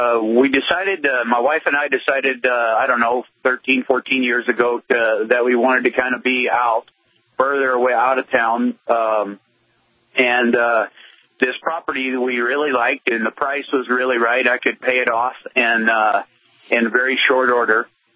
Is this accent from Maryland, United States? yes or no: no; Montana, United States; Well, I guess I grew up pretty much in Montana, and my dad could see.